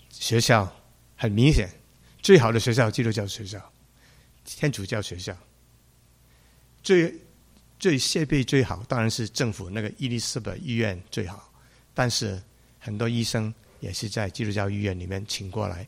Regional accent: Hong Kong; 我在香港长大

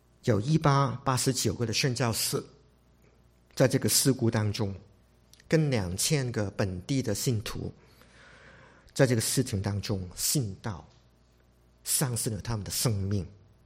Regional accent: Hong Kong; born there; 我是在香港出生的

